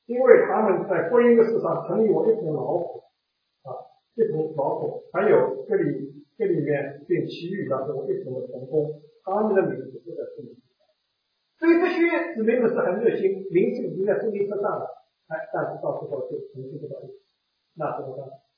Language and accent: Chinese; China; 还是特别是我们中国人啊